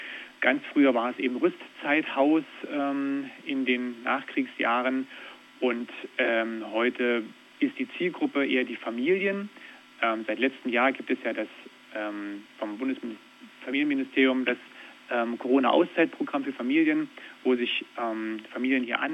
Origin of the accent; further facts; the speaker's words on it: Wernigerode, Saxony-Anhalt, Germany; also born or lived in Cottbus; now in Baden-Württemberg, Germany; Geboren bin ich in Cottbus, im Forst in der Lausitz, in der Nähe der polnischen Grenze. Und bin 84 nach Wernigerode umgezogen.